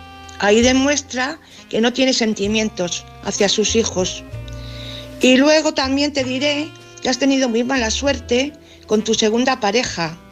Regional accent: Valladolid, Castile and León, Spain; de Valladolid.

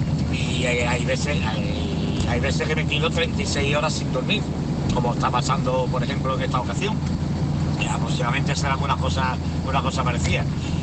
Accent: Málaga, Andalusia, Spain; soy de salir de Sevilla, aunque soy de Málaga

